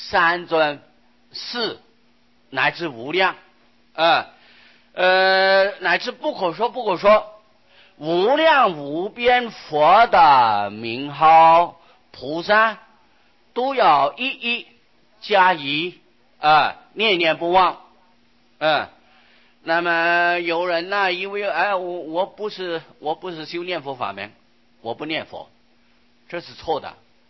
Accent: China; 因为我们中国人的习惯啊，喜欢简略。

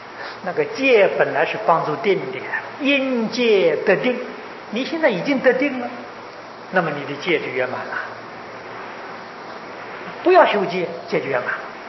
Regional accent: China; 可是我们中国人聪明，佛法传到中国来之后，我们中国人立刻就掌握了戒律的根本精神

